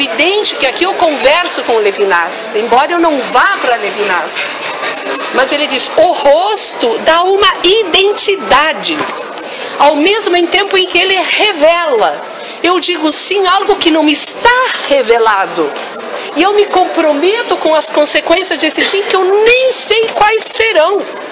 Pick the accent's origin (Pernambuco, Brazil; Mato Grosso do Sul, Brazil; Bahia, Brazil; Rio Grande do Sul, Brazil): Rio Grande do Sul, Brazil; born there; o local onde eu nasci, ao sopé de uma montanha na Serra Gaúcha